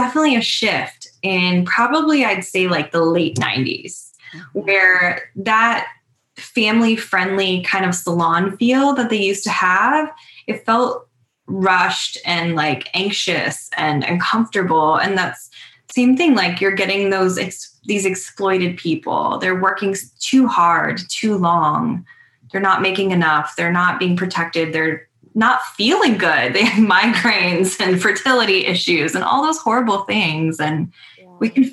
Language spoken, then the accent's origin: English; California, United States; So I grew up in California, and when I was little, my mom was a single mom.